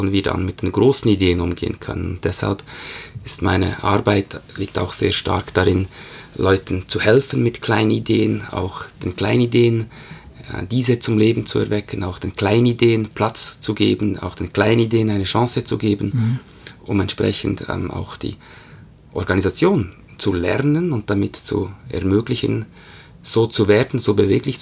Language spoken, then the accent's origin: German; Bern, Switzerland; einmal ein waschechter Berner Geo, wie man das so schön sagt. Aufgewachsen in Bern, lebe mit meiner Familie da, bin in den 40er drin